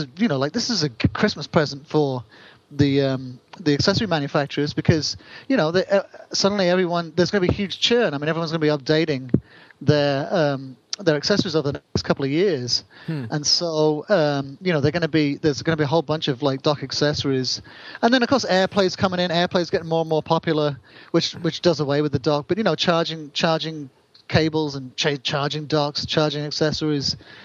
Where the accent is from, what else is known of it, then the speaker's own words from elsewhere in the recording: West Midlands, United Kingdom; I grew up in Shropshire